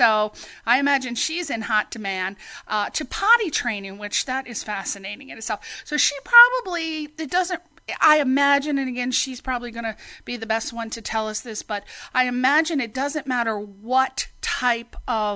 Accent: Connecticut, United States; And I'm actually from New England myself. I'm from Connecticut.

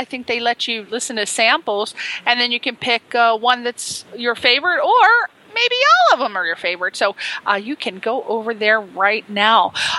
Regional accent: Connecticut, United States; moved away as an adult; now in California, United States; I'm from the East Coast and from Connecticut. And when I first moved to California in 1992, I moved, you know, there was no internet back then. I moved to Hermosa Beach

